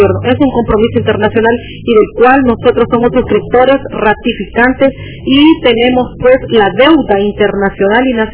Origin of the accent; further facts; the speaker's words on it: Honduras; el bienestar del Estado y de todos como hondureños